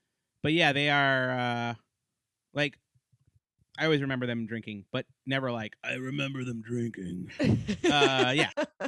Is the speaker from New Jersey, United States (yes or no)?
yes; New Jersey, United States; now in Brooklyn, United States; Yeah, I was born in Jersey City. And then my parents moved us to the suburbs when I was like 10.